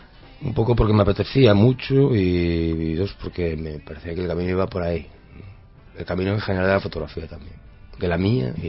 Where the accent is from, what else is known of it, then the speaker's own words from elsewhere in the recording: Ourense, Galicia, Spain; born there; now in A Coruña, Spain; No, nací en Orense.